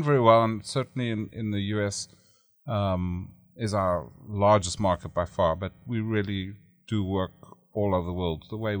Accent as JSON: {"language": "English", "country": "South Africa", "lives_now": "New York, United States", "said": "Originally, I'm from South Africa, which is where I learned to fly when I was a teenager."}